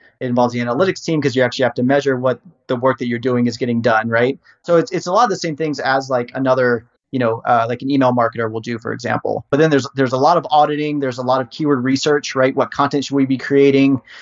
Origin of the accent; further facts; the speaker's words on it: Harrisonburg, Virginia, United States; I was born and raised in Virginia and wanted to go to university to do basically video production. So I was raised in Harrisonburg, and James Madison University is there.